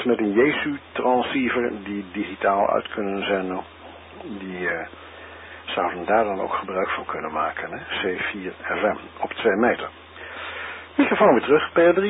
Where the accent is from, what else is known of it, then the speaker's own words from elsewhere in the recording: Netherlands; Afgelopen dagen was het hier in Nederland behoorlijk warm. Tot boven de 30 graden. En dat zijn wij Hollanders niet gewend.